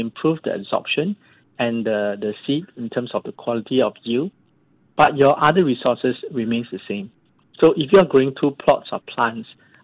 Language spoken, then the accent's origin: English; Singapore; So I hope that as a company and as a Singaporean, we can contribute to that goal.